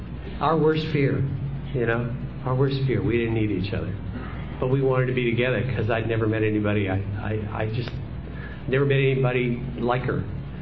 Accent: Canada; I had an opportunity to go to Vancouver, to go back to my home country for business purposes.

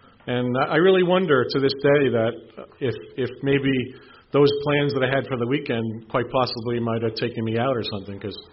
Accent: West Milford, New Jersey, United States; I'm from West Milford, New Jersey.

